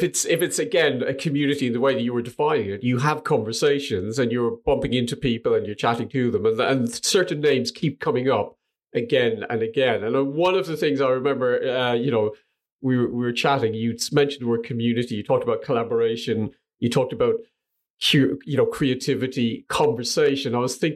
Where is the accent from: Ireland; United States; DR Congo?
Ireland; because we always assume that networkers, being Irish, and I do this without even thinking, I talk a lot